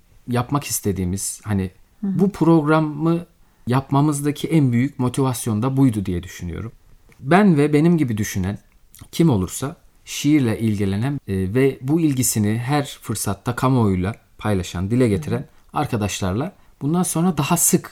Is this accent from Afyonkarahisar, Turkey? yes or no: yes; Bolvadin, Afyonkarahisar, Turkey; Afyonkarahisar'ın Bolvadin ilçesinde okudum, büyüdüm. Oralıyım.